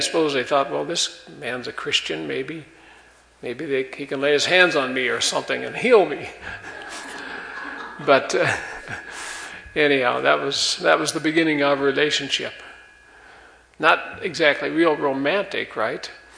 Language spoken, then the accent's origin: English; Minnesota, United States; We were attending the University of Minnesota. That's where we grew up back in Minnesota.